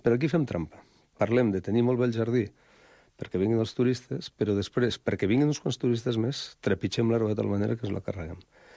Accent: Basque Country, Spain; Catalan is a second language; Perquè Catalunya, jo que soc basc, però m'ho miro com ja com de casa

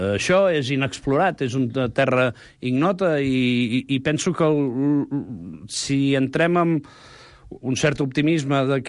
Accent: Catalonia, Spain; Vinc del Baix Llobregat

